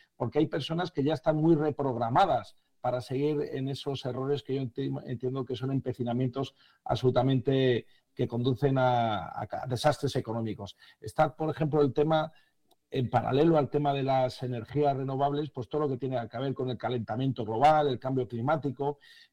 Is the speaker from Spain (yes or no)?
yes; Spain; en concreto en mi país, en España